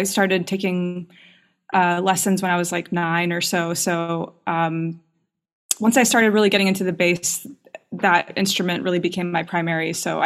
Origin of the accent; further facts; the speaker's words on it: Hawaii, United States; So again, I grew up in Hawaii, so the scene there was pretty small for music